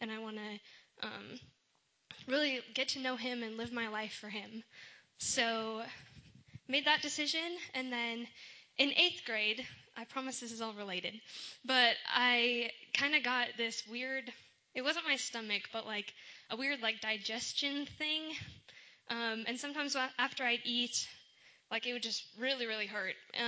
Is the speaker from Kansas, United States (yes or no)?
no; Dickinson, North Dakota, United States; I'm from Dickinson, North Dakota, which is up north where there's snow on the ground right now.